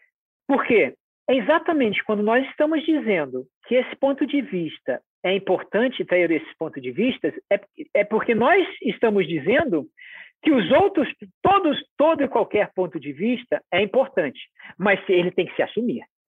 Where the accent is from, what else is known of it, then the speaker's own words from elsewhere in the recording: Rio de Janeiro, Brazil; born there; Homem, nasci no Rio de Janeiro, classe média, esse é o meu ponto de vista. Percebido como branco, né?